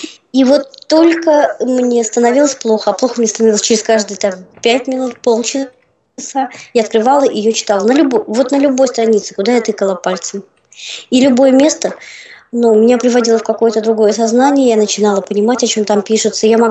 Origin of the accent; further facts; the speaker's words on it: Sosnovy Bor, Leningrad Oblast, Russia; now in Moscow, Russia; Я сейчас в Москве живу, но я родом недалеко от Питера, город Сосновый Бор